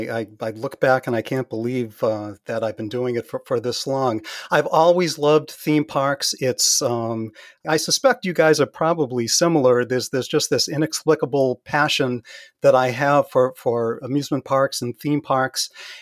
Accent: New England, United States; We're both from New England.

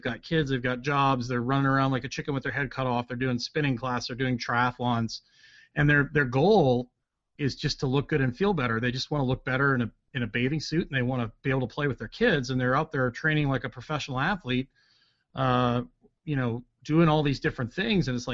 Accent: Canada; now in United States; I grew up in Canada originally.

